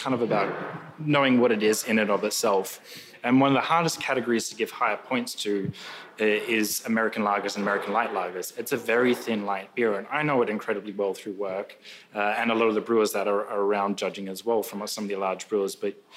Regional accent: Australia; growing up in Oz, this has always been one of my favorite beers and breweries to have out there.

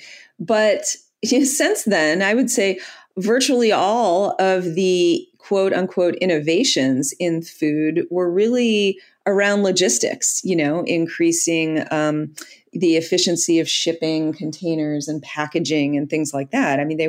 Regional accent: Detroit, Michigan, United States; I'm from Detroit, born and raised there, and I worked for half of my career in the auto industry.

